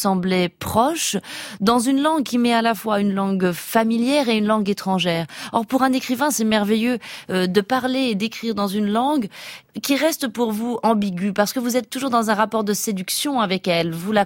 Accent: Rabat, Rabat-Salé-Kénitra, Morocco; Voilà, j'ai grandi à Rabat, au Maroc, dans un pays qui a toujours assumé aussi cette francophonie et cette francophilie.

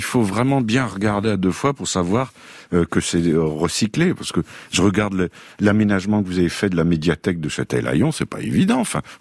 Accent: Belgium; parce qu'on est belge ou on ne l'est pas.

